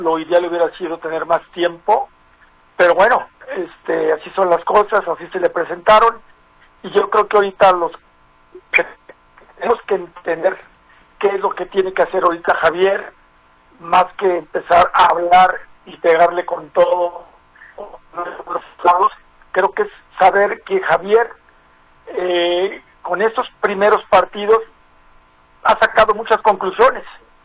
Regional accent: Mexico; todos sabemos el país que es, el país que tenemos, lo que somos como mexicanos

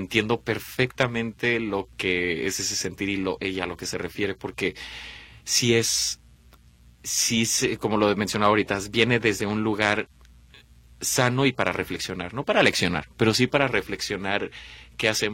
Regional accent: Guadalajara, Jalisco, Mexico; Llegamos a Guadalajara, sí, por fin llegamos a Guadalajara, a mi tierra

